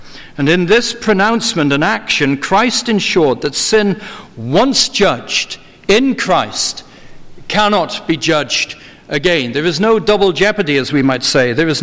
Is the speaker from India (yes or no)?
no; Wales, United Kingdom; the hymnal with which I grew up in Wales.